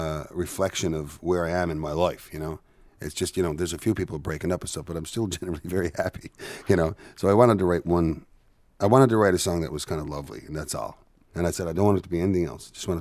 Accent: Petty Harbor, Newfoundland and Labrador, Canada; my friend Perry, who I grew up with in Petty Harbor

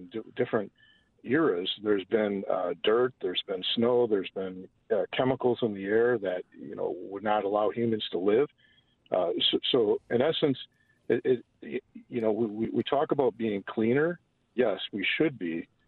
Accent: Wisconsin, United States; growing up in Wisconsin, we've been taught about the Great Lakes and glaciers.

